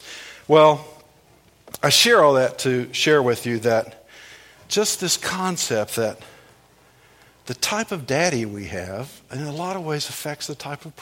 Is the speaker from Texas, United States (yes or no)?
no; Lexington, Kentucky, United States; We said, no, we're from Lexington.